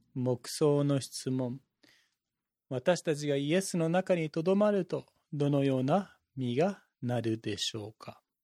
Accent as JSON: {"language": "Japanese", "region": "Oregon", "country": "United States", "second_language": "Japanese", "lives_now": "Japan", "said": "日本では馴染みのないブラックベリーですけど、私の出身のオレゴン州では自然とブラックベリーがあちこちで育ってきます。"}